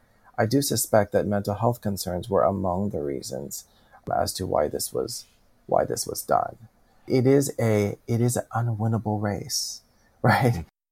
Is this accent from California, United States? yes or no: yes; California, United States; And I'm from California. And so as much as the rest of the country experiences that, us in California, it is en vogue for sure to have a therapist or two that you have seen.